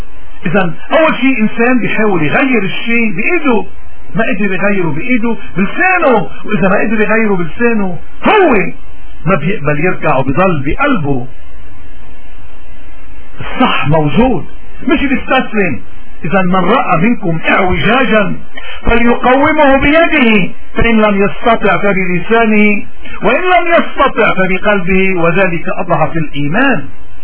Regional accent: Lebanon; نحن من واجبنا كلبنانيين انه ما نكون مثل هداكي اللي اخذ وزني واخباها

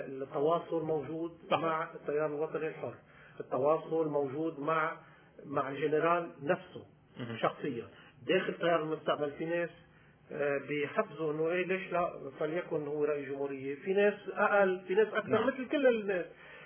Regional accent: Lebanon; هيدا واجباتنا نحن كلبنانيين تجاه اي لاجئ موجود على ارضنا

